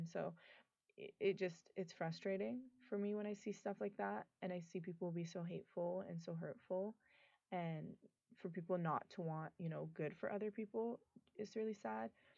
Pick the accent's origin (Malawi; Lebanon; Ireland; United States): Lebanon; You know, I'm from Lebanon, and I'm, as much as I love Lebanon, I love the Lebanese people